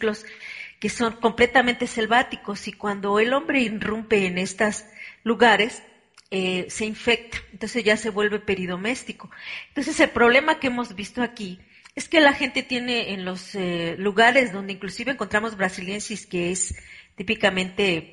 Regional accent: Mexico; Y en mi país, pues, es bastante importante, aunque, fíjese, si usted me dice cuántos casos hay anuales en México, es difícil dárselo.

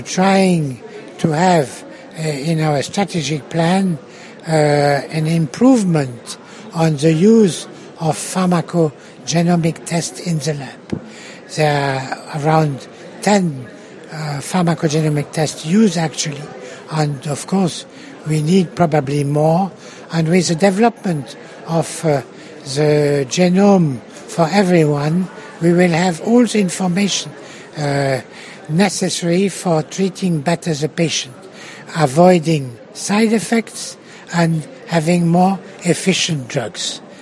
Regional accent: France; I'm from France.

